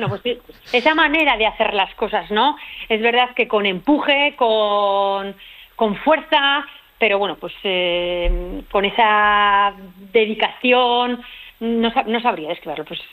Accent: Navarre, Spain; como navarra me emocionó mucho

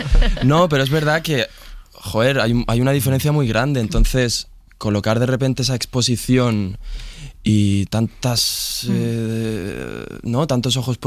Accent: Castilla-La Mancha, Spain; Y es un pueblo de La Mancha, un pueblo relativamente pequeño, y siempre he crecido viendo el cine de Almodóvar

